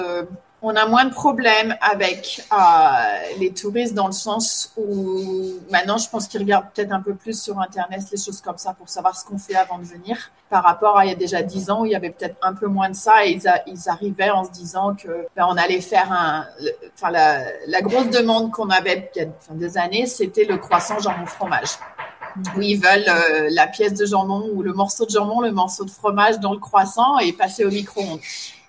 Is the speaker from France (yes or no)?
yes; Pays de la Loire, France; now in Australia; Mes parents avaient une ferme de cochons, de porcs, pardon. Et j'ai grandi dans un petit village juste en dessous de Nantes, à côté de Nantes, donc dans le sud de la Bretagne.